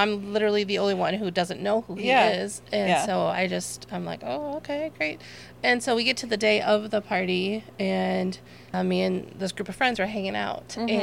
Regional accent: Bemidji, Minnesota, United States; I grew up in Bemidji.

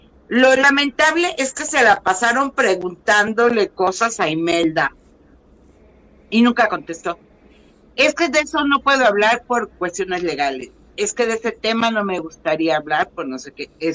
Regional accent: Mexico City, Mexico; born there; Pero yo sigo sin saber cómo se le llama a los nacidos, a los que nacimos en la CDMX.

